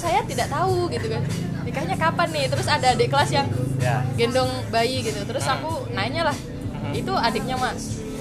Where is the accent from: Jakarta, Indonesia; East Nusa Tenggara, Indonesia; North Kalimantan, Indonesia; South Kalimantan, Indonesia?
North Kalimantan, Indonesia; Tanjung Selor; Tanjung Selor.